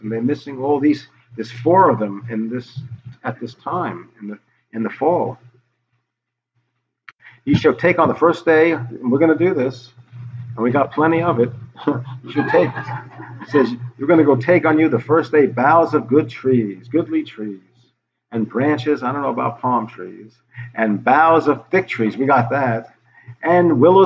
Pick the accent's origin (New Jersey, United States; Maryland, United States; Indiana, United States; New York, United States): New York, United States; I'm sorry if I'm speaking fast. I'm from New York.